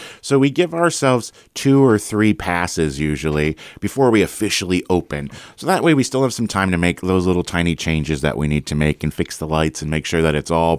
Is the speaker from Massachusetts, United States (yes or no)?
yes; Massachusetts, United States; I saw a show as a young person growing up in Massachusetts one summer.